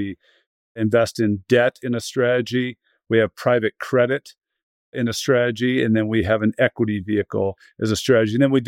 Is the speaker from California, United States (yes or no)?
yes; Los Gatos, California, United States; grew up in Los Gatos, California, before the tech boom happened. My dad was an elementary school principal. Mom was an interior decorator.